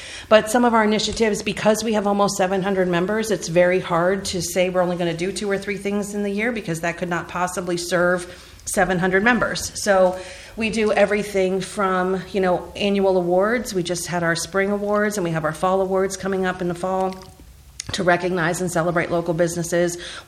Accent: Pennsylvania, United States; I grew up in a very rural area similar to Bedford County. I grew up in Bradford County, Pennsylvania, Wyalusing Valley High School is where I graduated from

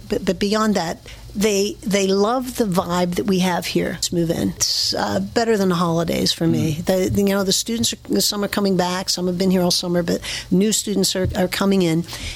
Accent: Pennsylvania, United States; I grew up in the Cove. I have very fond memories of coming to Altoona with my grandparents to come to the city and go shopping at Gables in the bustling downtown

